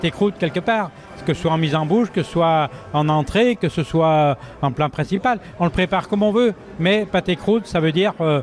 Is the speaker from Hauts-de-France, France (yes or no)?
no; Auvergne-Rhône-Alpes, France; Oh ben j'accepte parce que c'est ma région, malgré tout, même si on est Savoyard